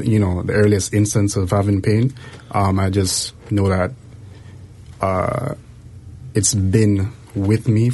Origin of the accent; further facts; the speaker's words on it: Jamaica; So I'm actually from Jamaica.